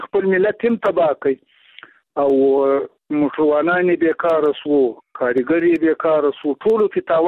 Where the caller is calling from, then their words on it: Zabul, Afghanistan; د زابل ولایت په شاجوی له سوالي سره ټلیفون په لیکو واسلیم